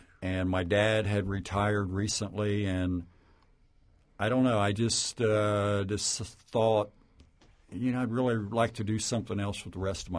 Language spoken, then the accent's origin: English; Knockemstiff, Ohio, United States; Well, the title was pretty easy because I grew up in Knock 'em Stiff.